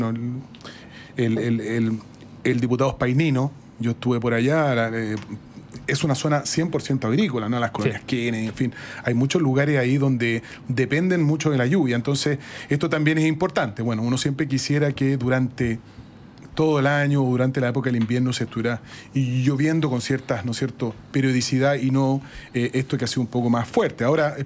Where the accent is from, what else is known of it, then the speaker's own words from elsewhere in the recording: Chile; somos chilenos y sabemos que son las características propias de nuestra identidad, de nuestra geografía